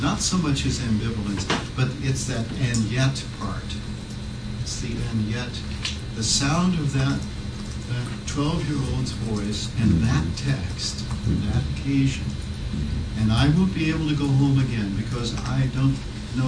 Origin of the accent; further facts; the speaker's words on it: Atlanta, Georgia, United States; I'm from Atlanta, so folks, you know, I've been in Ebenezer and other places.